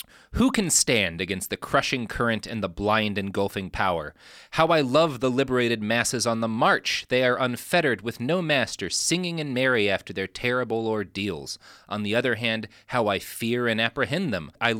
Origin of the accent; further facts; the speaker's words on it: Texas, United States; I'm fine with winter, but I come from Texas, so if it's hot outside, I expect there to be air conditioning